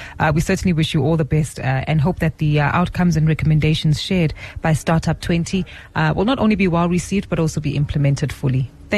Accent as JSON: {"language": "English", "country": "South Africa", "said": "And maybe I highlight this because as a South African, I've typically been asked, but yeah, you guys always have these airy-fairy conversations."}